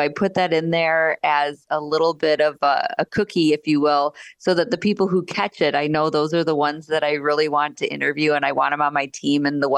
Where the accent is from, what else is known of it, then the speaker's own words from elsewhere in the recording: Florida, United States; I grew up in North Florida, and they're just a quirky little bird.